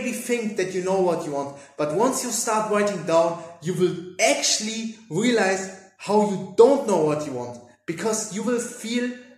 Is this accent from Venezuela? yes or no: no; Germany; English is a second language; I always wanted to not only meet women from Germany, because I'm from Germany